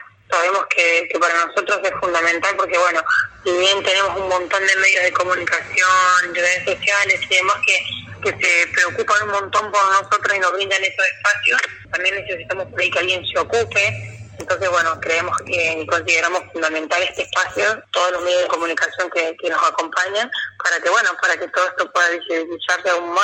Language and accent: Spanish; Santa Fe, Argentina; Incluso yo, por ejemplo, en particular, soy de Santa Fe Capital